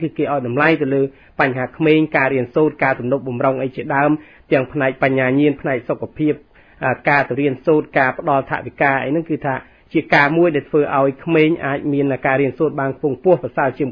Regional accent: Mongkol Borei, Banteay Meanchey, Cambodia; born there; moved away; ស្រុកកំណើតរបស់ខ្ញុំកំណើតកើតជាពូជពងវងតកូលតាំងពីដំណរតដូនតាមកគឺថានៅស្រុកមង្គលបុរីខេត្តបាត់ដំបងប៉ុន្តែក្នុងសម័យបច្ចុប្បន្នគឺថាគេកាត់ទៅក្នុងខេត្តបន្ទាយមានជ័យ

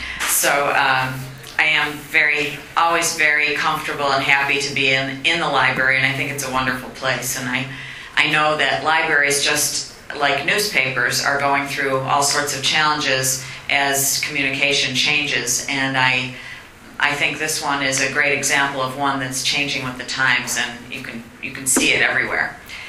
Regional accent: Lackawanna, New York, United States; I come from Lackawanna, and I watched the steel mills

